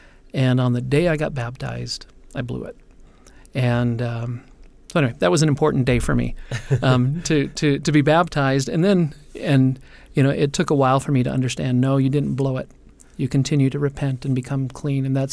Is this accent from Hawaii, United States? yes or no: yes; Hawaii, United States; I grew up in Hawaii, and it was the practice then to be baptized on your birthday.